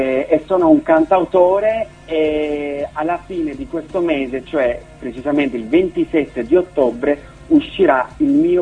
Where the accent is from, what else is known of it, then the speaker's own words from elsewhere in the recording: Switzerland; sono un ragazzo italiano e spagnolo, ma vivo in Svizzera, sono nato e cresciuto in Svizzera